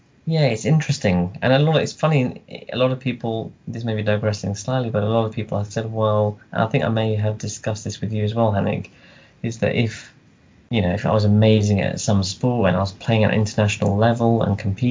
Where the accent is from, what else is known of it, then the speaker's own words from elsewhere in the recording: United Kingdom; I was born and brought up here, so I do regard myself as British